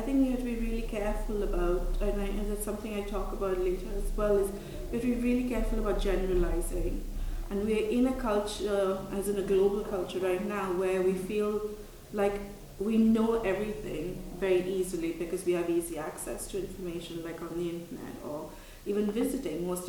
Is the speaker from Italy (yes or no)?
no; India; And I come from India where, you know, you don't really have control over the process.